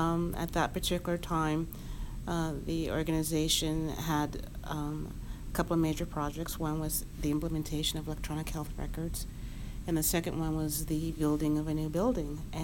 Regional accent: Oakland, California, United States; also born or lived in El Cerrito; now in Vallejo, United States; I am from Oakland, California, and lived in Oakland, California, and when I was a kid, moved to El Cerrito, and I now live in Vallejo, California. So I am a Bay Area native.

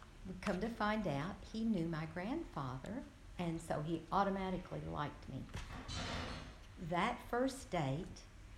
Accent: Kentucky, United States; born there; I was born in Western Kentucky in a rural area on a farm.

